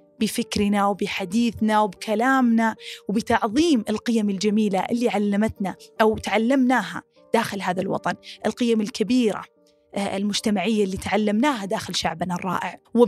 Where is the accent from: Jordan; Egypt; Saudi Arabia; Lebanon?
Saudi Arabia; فأول ما قلنا إنه من السعودية